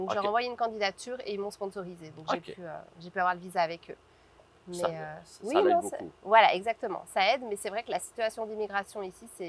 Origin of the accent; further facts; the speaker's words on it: Auvergne-Rhône-Alpes, France; moved away as an adult; also born or lived in New York, United States; Alors de... à la base, je suis originaire de Lyon.